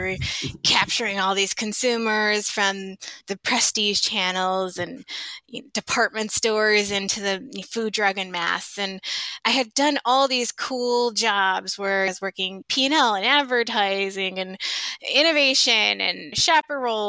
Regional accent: Chicago, Illinois, United States; I was relocating back to my hometown of Chicago.

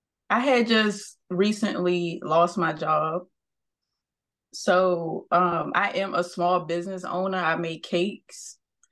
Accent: Prince George's County, Maryland, United States; now in Baltimore, United States; And when I left, that was here in Baltimore. I'm not originally from Baltimore. I'm from Prince George's County.

